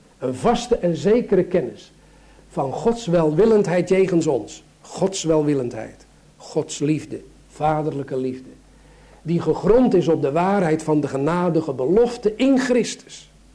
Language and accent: Dutch; Sliedrecht, South Holland, Netherlands; born there; Het zal ongeveer 1930 geweest zijn in mijn geboorteplaats Sliedrecht.